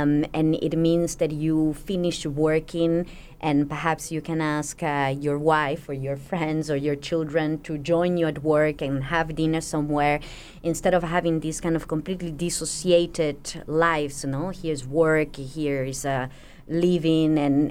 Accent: Argentina; now in Beijing, China; I'm from Argentina.

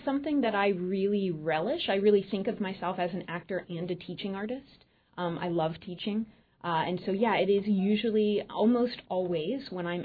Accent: Georgia, United States; Originally, I'm from Georgia.

